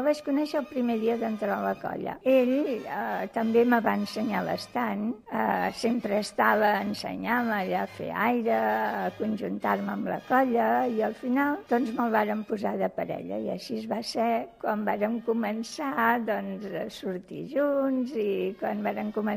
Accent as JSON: {"language": "Catalan", "town": "L'Escala", "region": "Catalonia", "country": "Spain", "tie": "born or raised there", "lives_now": "Barcelona, Spain", "said": "sóc filla de l'Escala. Ara vic aquí a Barcelona ja fa molts anys. Vaig venir aquí que tenia 12 anys. I la meva edat són 74 anys, fa poc que els he complert."}